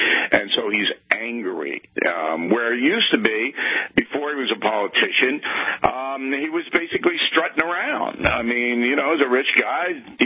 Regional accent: Levittown, United States; Now, I've never been a guy that associated with fat cats and rich people. I'm from Levittown. I don't do that.

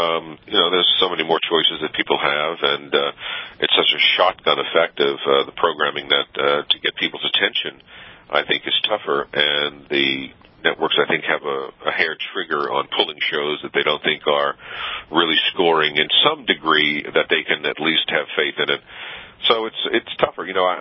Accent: New Orleans, Louisiana, United States; You know, I was a musician in New Orleans as a kid. And when you're born and raised in New Orleans, I think you have to play music.

